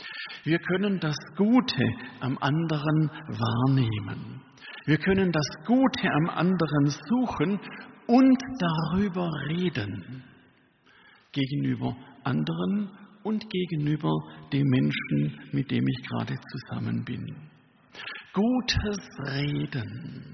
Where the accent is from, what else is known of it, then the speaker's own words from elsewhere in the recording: Baden-Württemberg, Germany; Nun sage ich das als Schwabe, und die Schwaben, die haben ja ein Problem.